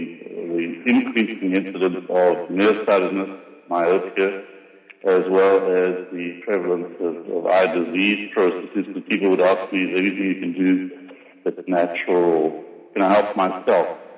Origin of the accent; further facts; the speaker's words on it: South Africa; born there; I'm South African born